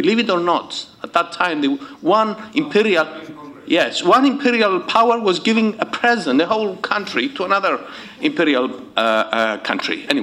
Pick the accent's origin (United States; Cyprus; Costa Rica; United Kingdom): Cyprus; Limassol District; the air base at Akrotiri, which is just outside my hometown, is used very extensively by the Americans.